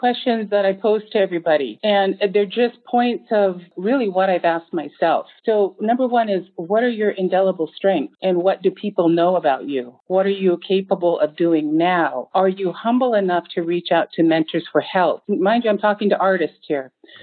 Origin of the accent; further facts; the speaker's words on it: Alaska, United States; moved away as an adult; now in Canada; I have been an artist for over 40 years. I am from Alaska, born in Heidelberg, Alaska, but have lived in Canada for 40 years.